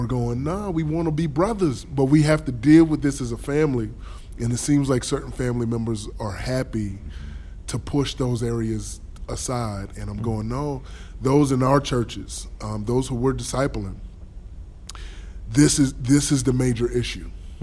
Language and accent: English; the South, United States; For me, I grew up in the South.